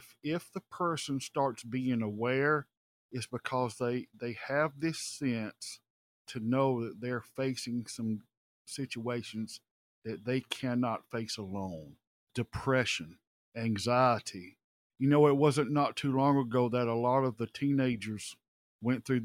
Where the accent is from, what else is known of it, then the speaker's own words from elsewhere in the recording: the South, United States; And another thing, you and I, we're from the South, right? We're from the Bible Belt of the South.